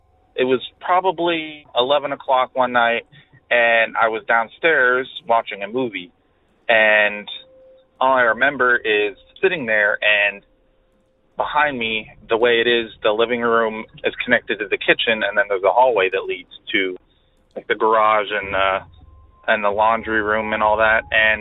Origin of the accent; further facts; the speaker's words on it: Pennsylvania, United States; I am from Pennsylvania.